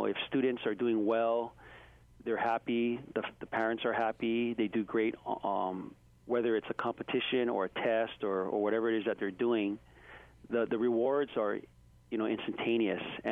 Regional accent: Waialua, Hawaii, United States; he basically was talking story with him because we're both from Waialua.

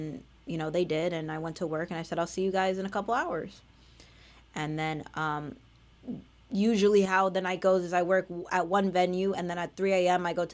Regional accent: Bridgewater, New Jersey, United States; also born or lived in Carolina, Puerto Rico; Well, I was born in Carolina, Puerto Rico. I moved to Bridgewater, New Jersey when I was just a baby. My parents my dad is an immigrant from Haiti. My mom also came from Puerto Rico as well.

